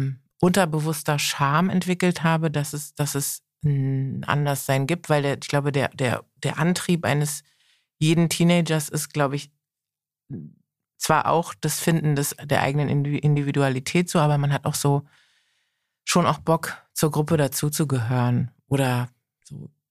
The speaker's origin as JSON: {"language": "German", "region": "Berlin", "country": "Germany", "tie": "born there", "said": "Geboren am Heidelberger Platz."}